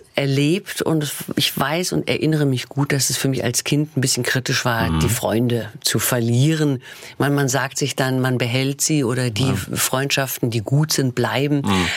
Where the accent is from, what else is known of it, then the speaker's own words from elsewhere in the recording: Mainz, Rhineland-Palatinate, Germany; also born or lived in Berlin / Hannover / Fulda / Stuttgart; Ja, also ich bin in Berlin geboren. Und dann ging es aber schon zügig nach Hannover. Dort ist dann mein Bruder geboren. Fulda, Stuttgart. Hier war ich in der Grundschulzeit, in Stuttgart-Plieninge. Und dann zogen wir aber schon nach Mainz 1975, wo ich dann auch Abitur gemacht habe.